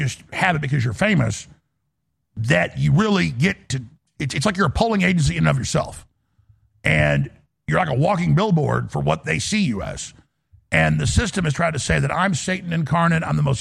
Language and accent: English; United States; And I'm just a dad. I'm just an American.